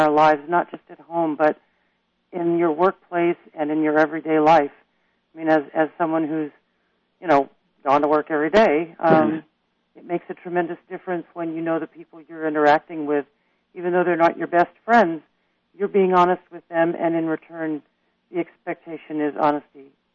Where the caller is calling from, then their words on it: Laguna Beach, California, United States; Laguna Beach, California.